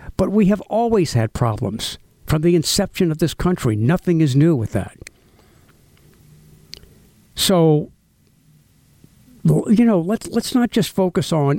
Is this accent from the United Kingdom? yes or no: no; United States; As an American, I don't appreciate it.